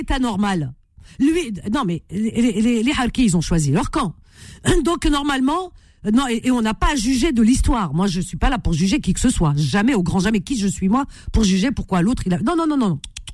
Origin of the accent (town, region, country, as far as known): France